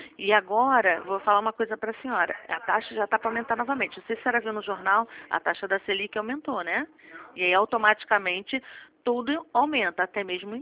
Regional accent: Rio de Janeiro, Brazil; accent: carioca

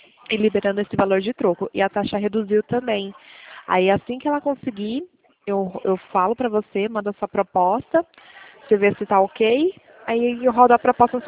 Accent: Pirassununga, São Paulo, Brazil; eu sou daqui de Pirassununga.

